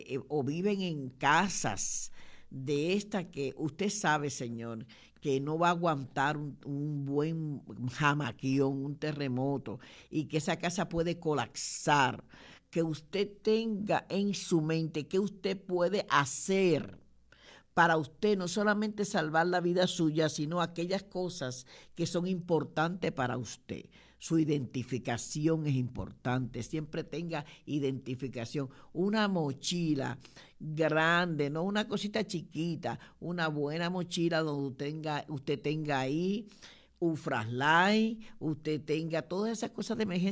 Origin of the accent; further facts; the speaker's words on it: Dominican Republic; yo soy dominicana y en la República Dominicana, en mi tiempo de juventud, hubieron unos temblores de tierra